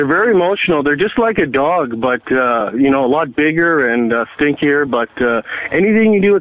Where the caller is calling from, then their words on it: the Prairies, Canada; Yeah, I'm calling from Canada. I live in the prairies.